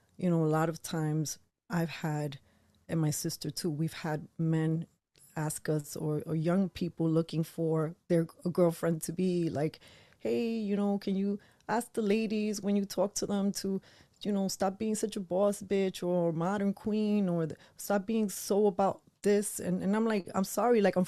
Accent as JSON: {"language": "English", "town": "New York City", "region": "New York", "country": "United States", "tie": "born or raised there", "said": "I had a lot of modern woman tendencies growing up in New York City"}